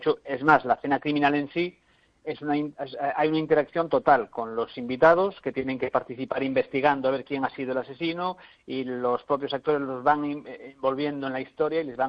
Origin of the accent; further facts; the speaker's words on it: Galicia, Spain; siendo gallego voy a decir ya que podría ir mejor.